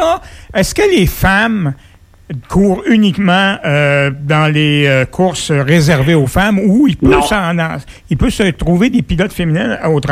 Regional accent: Vallée-Jonction, Quebec, Canada; Je suis de Vallée-Jonction. Je demeure à proximité de la piste de course

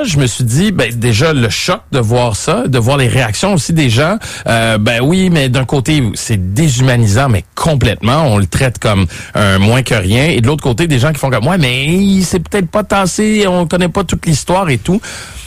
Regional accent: Montreal, Quebec, Canada; J'ai grandi à Montréal

